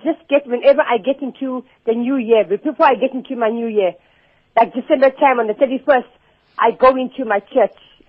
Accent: Pietermaritzburg, KwaZulu-Natal, South Africa; I thank God because … from Pietermaritzburg. I am 64 years old.

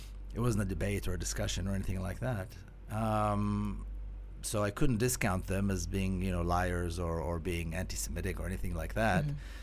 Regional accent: Jerusalem, Jerusalem District, Israel; And growing up in Jerusalem, which is supposedly a mixed city, you know, most of my life was post-1967, so all of Jerusalem, including East Jerusalem, was part of the city.

